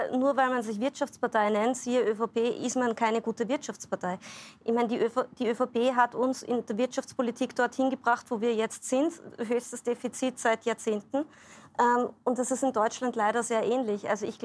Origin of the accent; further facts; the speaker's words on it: Austria; Ich als Österreicherin kann ja aus Erfahrung schon berichten